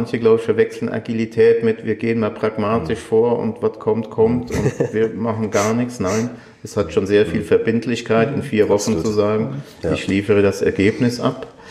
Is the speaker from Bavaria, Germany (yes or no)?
yes; Fürstenfeldbruck, Bavaria, Germany; ich komme aus der Nähe von München, aus Fürstenfeldbruck